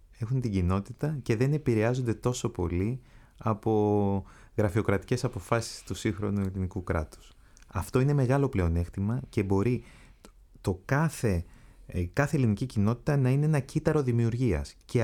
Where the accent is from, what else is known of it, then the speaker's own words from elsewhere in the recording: Crete, Greece; στην πατρίδα μου στην Κρήτη.